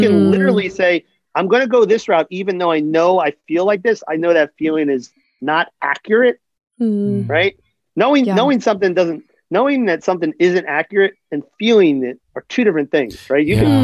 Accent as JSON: {"language": "English", "town": "Philadelphia", "region": "Pennsylvania", "country": "United States", "said": "I'm from Philly."}